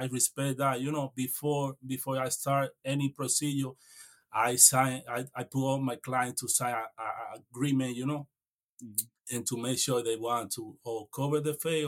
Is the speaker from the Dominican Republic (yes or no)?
yes; Dominican Republic; English is a second language; moved away as an adult; So I grew up in Dominican Republic. I come here when I was 18 years old, and I come 2012. And this year, I'm going to turn 13 years old in this country. So basically, I learned English when I work at the barbershop, never go to the school